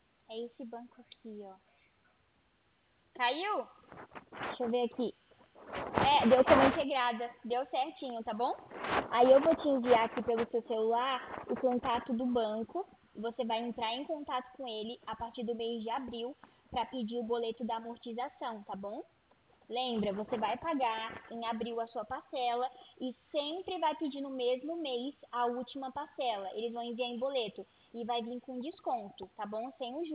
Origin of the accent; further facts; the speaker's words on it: São Paulo, Brazil; Eu sou de São Paulo.